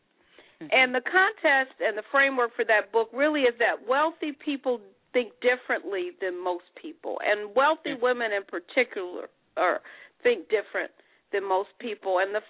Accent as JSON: {"language": "English", "town": "Detroit", "region": "Michigan", "country": "United States", "said": "I am from Detroit, Michigan. I don't come from wealth."}